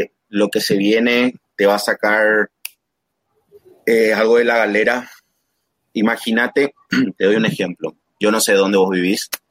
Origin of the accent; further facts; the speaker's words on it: Asunción, Paraguay; yo por ejemplo soy de Sajonia, y un clásico de mi barrio es Empanadas Leo.